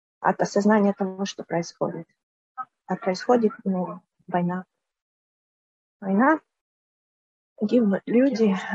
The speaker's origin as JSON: {"language": "Russian", "region": "Volyn Oblast", "country": "Ukraine", "tie": "born or raised there", "said": "Это мой родной город, я здесь родилась."}